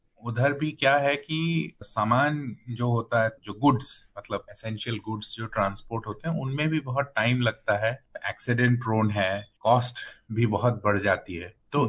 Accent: Assam, India; मैं खुद ही north east के हूँ, मैं आसाम से हूँ

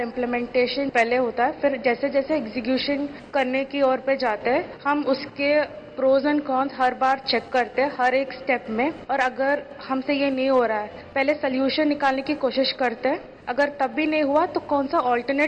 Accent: Bangalore, Karnataka, India; मैं बैंगलोर से हूँ

